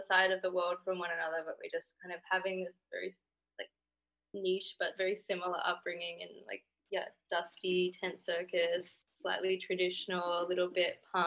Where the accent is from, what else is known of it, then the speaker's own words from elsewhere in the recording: Western Australia, Australia; Yeah, I'm from Western Australia. There's like a small town that has a tiny little circus in it, and I grew up doing circus and surfing.